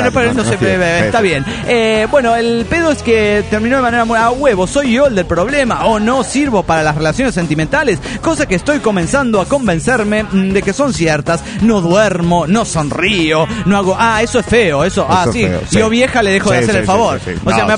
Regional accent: Morelia, Michoacán, Mexico; Hola, soy … de Morelia, Michoacán, México.

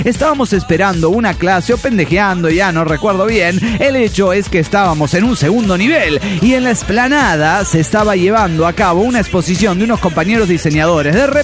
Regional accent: La Paz, Bolivia; el de La Paz, Bolivia.

